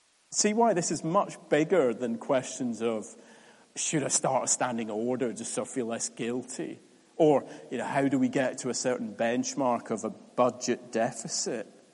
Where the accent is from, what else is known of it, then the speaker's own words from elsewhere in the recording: United Kingdom; And even though I am British and I am awkward